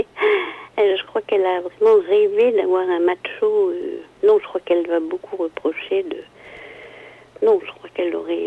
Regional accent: Morocco; born there; parce que je suis née au Maroc

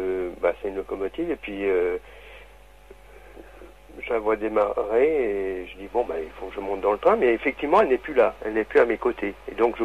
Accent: Nancy, Grand Est, France; born there; Effectivement, je suis né à Nancy.

